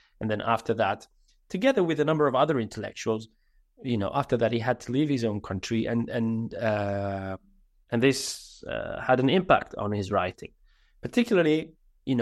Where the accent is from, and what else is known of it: Sardinia, Italy; first language Sardinian; English is a second language